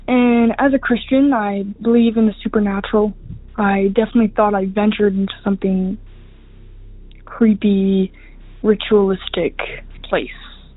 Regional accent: Colorado, United States; I'm a college student, and I'm from Colorado. I've grown up in Colorado my whole life.

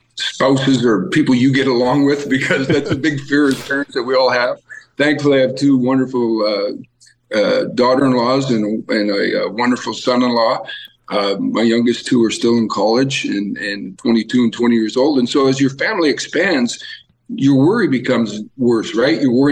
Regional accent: Canada; you could sit there as a Canadian and say, you know what, there's our representatives and we're proud to be Canadian.

